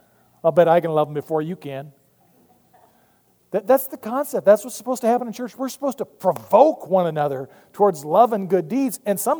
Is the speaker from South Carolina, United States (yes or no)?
no; Arizona, United States; now in Maryland, United States; Now, again, I grew up in Arizona, so I get it.